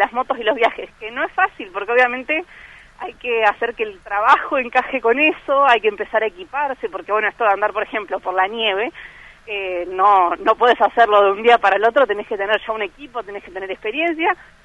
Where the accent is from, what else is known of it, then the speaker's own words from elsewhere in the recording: Cipolletti, Río Negro, Argentina; also born or lived in Neuquén; yo soy nacida en Neuquén Capital, pero me crié en Cipoletti, en Río Negro.